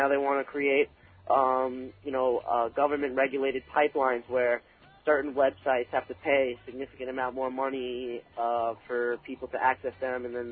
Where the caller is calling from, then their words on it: Coram, New York, United States; I'm calling from Corum.